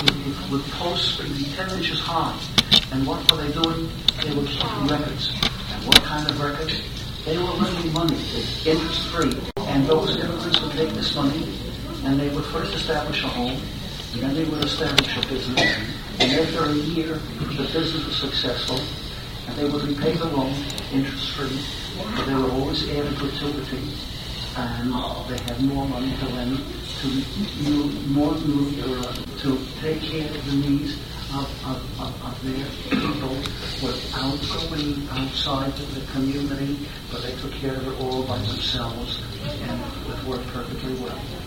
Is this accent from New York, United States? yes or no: yes; New York City, New York, United States; When I grew up on the Lower East Side, my playmate, this is an encore, my playmate was Zero Mostel